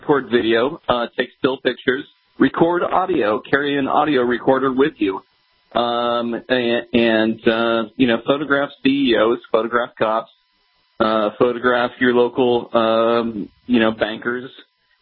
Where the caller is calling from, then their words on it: Tennessee, United States; I'm based in Tennessee.